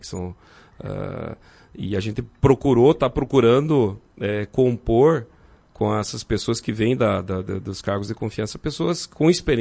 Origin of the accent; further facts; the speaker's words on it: Fraiburgo, Santa Catarina, Brazil; lá em Santa Catarina, que eu sou de Fraiburgo, aí eu fiz colégio agrícola, técnico agrícola